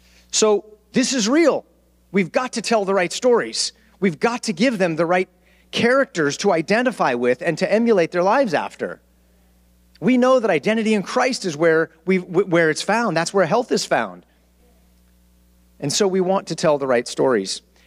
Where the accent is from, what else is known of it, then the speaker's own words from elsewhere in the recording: Hollywood, California, United States; I'm from Hollywood, the land of make-believe.